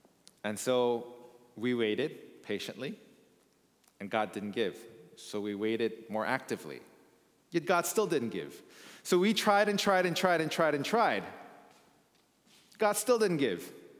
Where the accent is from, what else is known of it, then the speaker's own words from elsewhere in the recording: Thailand; also born or lived in Korea; now in Canada; I was born in Korea. I grew up in Thailand, and I went to school back in Korea, and then I did my theological studies in North America at three different schools, and now I'm here in Canada.